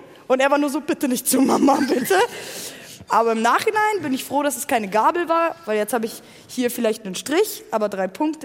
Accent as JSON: {"language": "German", "country": "Germany", "first_language": "German", "said": "Ich komme ja aus Deutschland und ich rede ja auch Deutsch. Dementsprechend mag ich das voll gerne, wenn ich auf der eigenen Sprache Musik höre."}